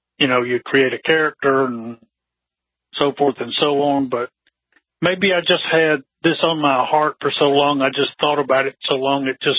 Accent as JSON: {"language": "English", "region": "Alabama", "country": "United States", "tie": "born or raised there", "also_born_or_lived": "Chicago", "said": "Well, I started in Chicago because I was born in Chicago, but my family moved to Alabama when I was in junior high school age."}